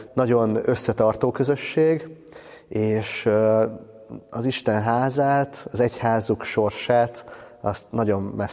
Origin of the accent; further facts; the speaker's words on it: Szeged, Csongrád-Csanád, Hungary; now in Bedő, Hungary; Számomra ez egy ismeretlen vidék, én Szegeden nőttem föl